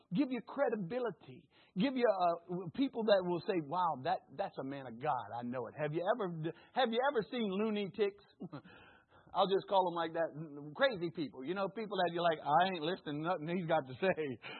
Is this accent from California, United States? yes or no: no; New Orleans, Louisiana, United States; See, I'm from New Orleans. We called it neutral ground.